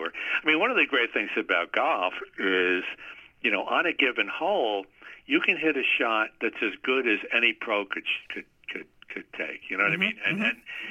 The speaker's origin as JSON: {"language": "English", "town": "Newburgh", "region": "New York", "country": "United States", "tie": "born or raised there", "said": "I grew up in Newburgh, New York, and the Palatine Club was pretty close, and we didn't have the money to belong."}